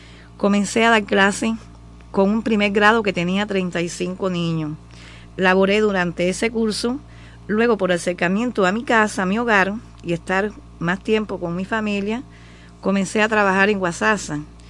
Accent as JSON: {"language": "Spanish", "town": "Cocodrilo", "region": "Isla de la Juventud", "country": "Cuba", "tie": "born there", "said": "Nací en Cocodrilo, hija de una familia humilde, padre carbonero y madre ama de casa."}